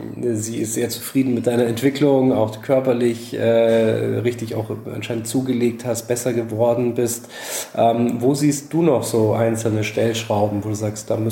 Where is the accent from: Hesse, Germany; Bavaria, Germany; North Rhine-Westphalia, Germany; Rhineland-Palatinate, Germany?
Bavaria, Germany; Jetzt komme ich aus Bayern